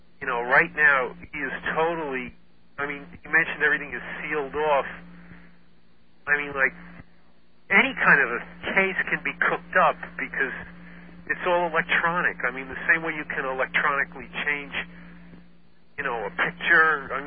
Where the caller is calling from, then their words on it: Ridgewood, New Jersey, United States; It's Ridgewood, New Jersey.